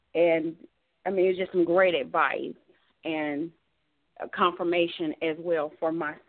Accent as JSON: {"language": "English", "town": "Macon", "region": "Georgia", "country": "United States", "said": "I'm from Macon, Georgia."}